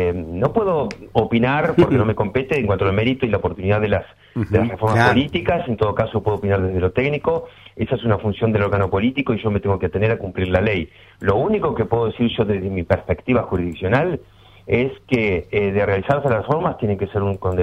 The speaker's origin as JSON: {"language": "Spanish", "country": "Argentina", "said": "como buenos argentinos que nos conocemos"}